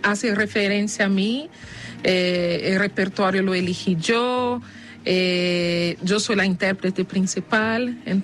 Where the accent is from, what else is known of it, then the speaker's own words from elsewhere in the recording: Brazil; Spanish is a second language; now in Chile; yo soy la única brasileña en esta formación que está aquí.